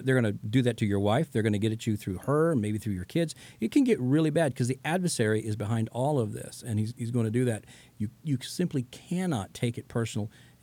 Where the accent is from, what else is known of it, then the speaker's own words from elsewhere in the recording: Chillicothe, Missouri, United States; By the way, I am from Chillicothe, Missouri, the home of sliced bread.